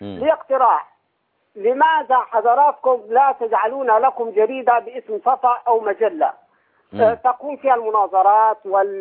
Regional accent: Sohag, Sohag Governorate, Egypt; أنا عم صعيدي من سوهاج

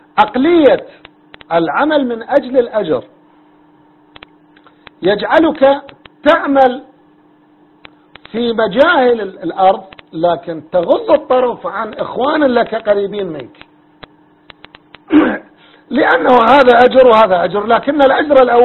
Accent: Iraq; أنا سني عراقي

